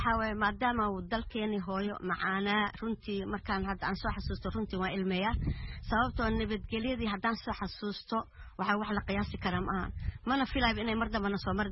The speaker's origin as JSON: {"language": "Somali", "town": "Jamaame", "region": "Lower Juba", "country": "Somalia", "tie": "born or raised there", "also_born_or_lived": "Mogadishu", "moved": "as an adult", "said": "jamaama ayaan ku barbaaray"}